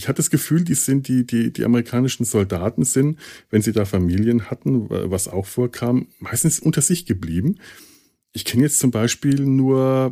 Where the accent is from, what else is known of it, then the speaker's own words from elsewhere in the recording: Schweinfurt, Bavaria, Germany; Also wir hatten bei uns in Schweinfurt, wo ich zur Schule ging, ja auch eine Kaserne, eine amerikanische Kaserne